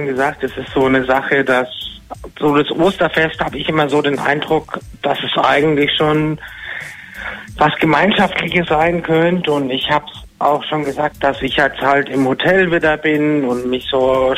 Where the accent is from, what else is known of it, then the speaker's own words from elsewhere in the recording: Düsseldorf, North Rhine-Westphalia, Germany; Und weil ich komme ja eigentlich aus Düsseldorf